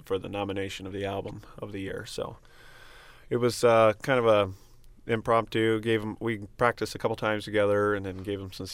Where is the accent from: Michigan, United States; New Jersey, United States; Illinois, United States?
Illinois, United States; But being born and raised in Illinois, or growing up in Illinois, there's just always those fond memories of what you do, you know, out on the farm or even growing up in a small town.